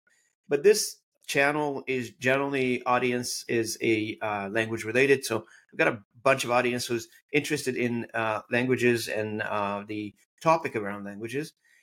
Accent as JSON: {"language": "English", "town": "Beirut", "region": "Beirut Governorate", "country": "Lebanon", "tie": "born or raised there", "moved": "as an adult", "said": "I was born and raised in the Civil War in Lebanon in Beirut back in the days."}